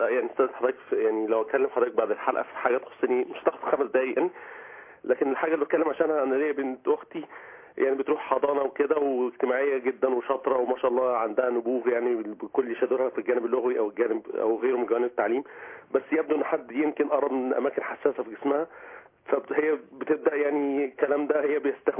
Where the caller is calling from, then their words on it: Cairo, Cairo Governorate, Egypt; من القاهره يا فندم